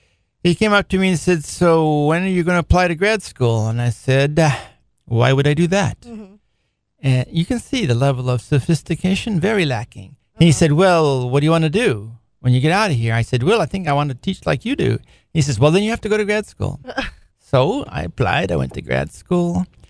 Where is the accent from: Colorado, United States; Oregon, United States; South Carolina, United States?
Oregon, United States; Portland; And that was at the University of Portland out in Oregon. I'm from Portland.